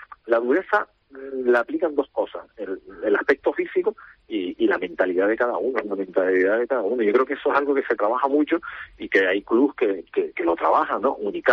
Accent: Canary Islands, Spain; Siendo canarios

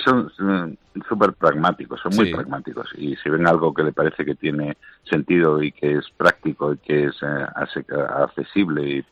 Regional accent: Spain; yo soy español y europeo

